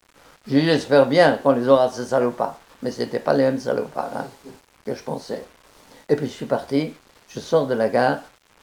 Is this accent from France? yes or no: yes; France; je suis français, ancien combattant.